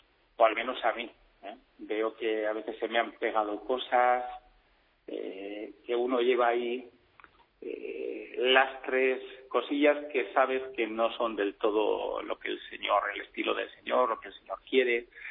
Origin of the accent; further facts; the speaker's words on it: Basque Country, Spain; born there; yo nací en Guipúzcoa y a los 23 años volví a ver con mucha fuerza